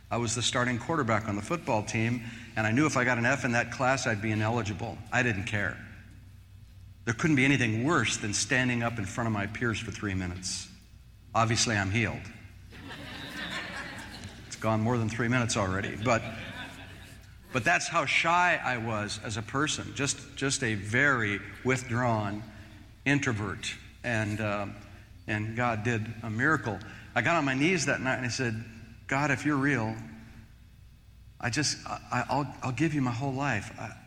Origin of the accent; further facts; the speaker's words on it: California, United States; I'm just hanging out in my hometown in Northern California